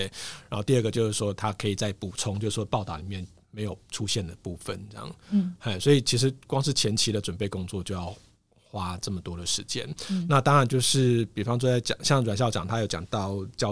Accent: Hsinchu, Taiwan; 然后我们都是新竹人啊，

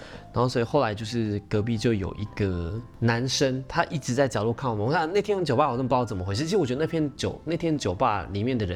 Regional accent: Taiwan; 他一听到我们声音就知道我们是台湾人

